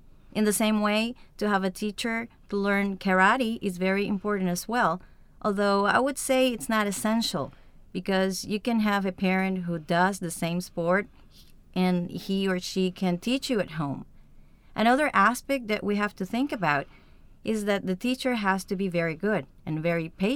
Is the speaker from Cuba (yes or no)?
yes; Havana, Cuba; English is a second language; now in Madrid, Spain; I'm from Havana, Cuba, and I'm currently living in Madrid because I came to study.